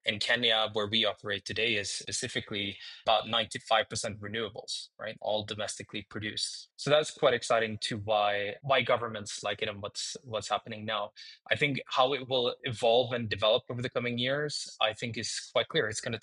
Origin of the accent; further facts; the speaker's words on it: Sweden; I'm from Sweden. Volvo was a huge part of the area where I grew up